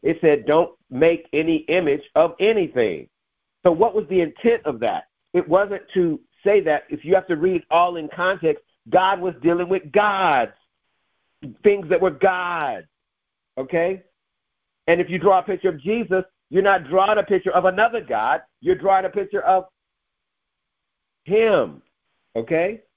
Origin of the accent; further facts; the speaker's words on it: St. Louis, Missouri, United States; And so I was about 15 years old in my hometown of St. Louis, Missouri.